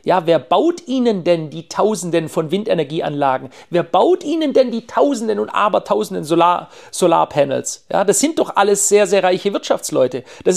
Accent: Stuttgart, Baden-Württemberg, Germany; ich spreche jetzt nur mal von meiner alten Heimat in Stuttgart.

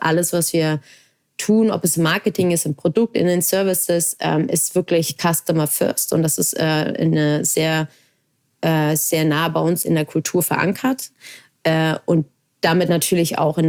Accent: Hamburg, Germany; born there; weil ich gebürtige Hamburgerin bin

